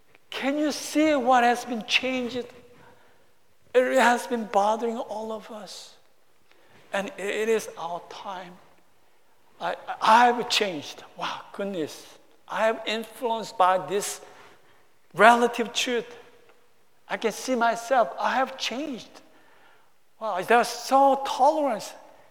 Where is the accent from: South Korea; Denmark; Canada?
South Korea; now in United States; As Korean American, immigrant to the United States, I know the two cultures.